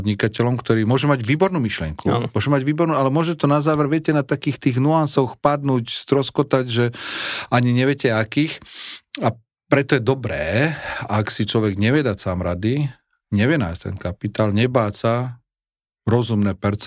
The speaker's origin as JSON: {"language": "Slovak", "town": "Poprad", "region": "Prešov Region", "country": "Slovakia", "said": "zaklopal som na dvere a hovorím, dobrý deň, som z Popradu"}